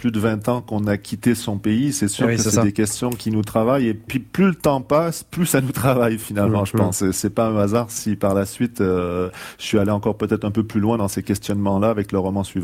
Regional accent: Quebec, Canada; now in France; moi quand je suis arrivé justement en tant que petit Québécois qui débarquait dans le Sud-Ouest fin des années 90, après le second référendum sur la question de l'indépendance du Québec, je suis arrivé ici en 96

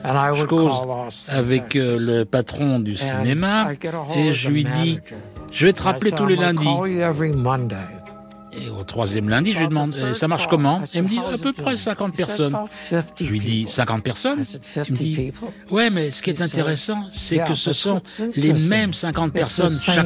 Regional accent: Hamilton, Waikato, New Zealand; j'avais 15, 16, 17 ans, j'allais tard le soir au cinéma dans les années 50 et au début des années 60, chez moi, à Hamilton, en Nouvelle-Zélande.

